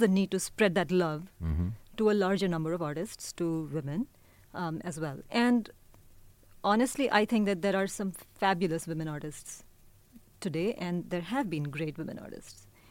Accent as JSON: {"language": "English", "country": "India", "lives_now": "San Francisco Bay Area, United States", "said": "In that I'm Indian, but I also think of the Bay Area as home."}